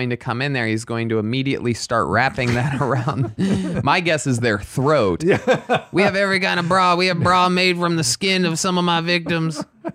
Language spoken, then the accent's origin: English; Youngstown, Ohio, United States; I'm so glad I was raised in Youngstown.